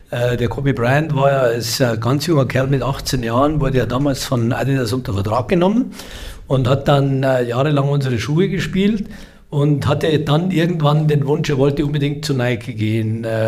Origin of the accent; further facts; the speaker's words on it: Bavaria, Germany; Bei uns in Niederbayern